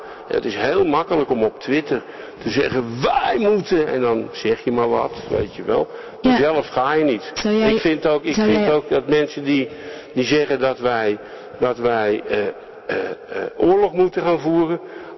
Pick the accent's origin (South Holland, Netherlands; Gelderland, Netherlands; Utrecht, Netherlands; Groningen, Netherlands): Utrecht, Netherlands; Zij woont in een arbeiderswijk, dezelfde waar ik vandaan kom.